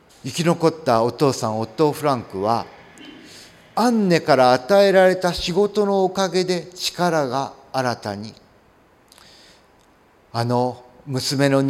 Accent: Kitakyushu, Fukuoka, Japan; born there; 北九州小倉生まれで、もし小倉にあの原爆がアメリカの予定通りに落とされていたならば、まあ私はおりませんですね。

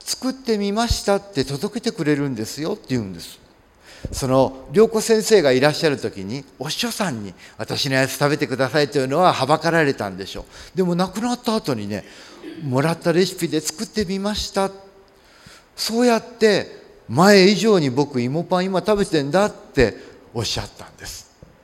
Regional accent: Kitakyushu, Fukuoka, Japan; born there; 北九州小倉生まれで、もし小倉にあの原爆がアメリカの予定通りに落とされていたならば、まあ私はおりませんですね。

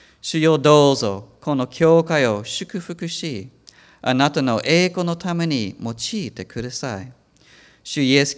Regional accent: Texas, United States; also born or lived in Alabama; 私はアメリカ人でテキサス州で生まれ、テキサス州とアラバマ州で育ちました。

